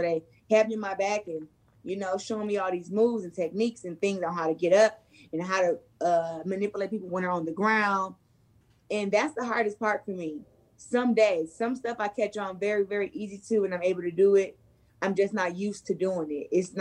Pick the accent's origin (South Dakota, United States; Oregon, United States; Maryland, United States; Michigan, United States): Michigan, United States; Flint; But I just feel like she has a different grit, and she's coming to my hometown.